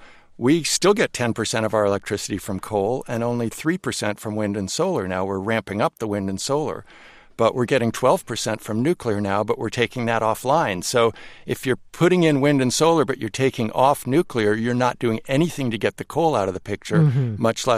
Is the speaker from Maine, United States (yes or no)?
no; Boston, Massachusetts, United States; born there; and I'm 13th generation Massachusetts, I was born in Boston, I would like to think that this city's going to keep going for more generations.